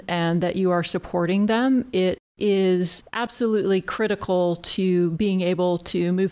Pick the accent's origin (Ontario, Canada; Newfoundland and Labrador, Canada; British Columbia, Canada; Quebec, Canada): British Columbia, Canada; Vancouver; I'm from Vancouver, British Columbia.